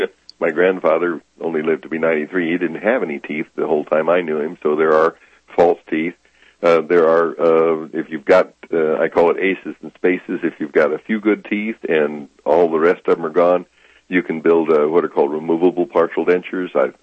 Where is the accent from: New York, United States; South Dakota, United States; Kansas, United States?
Kansas, United States; I was raised in Kansas.